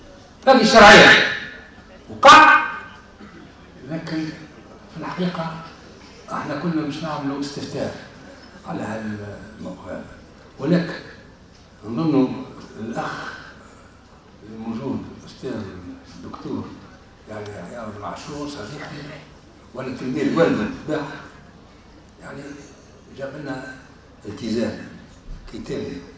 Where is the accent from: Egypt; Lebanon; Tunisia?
Tunisia; عندنا في تونس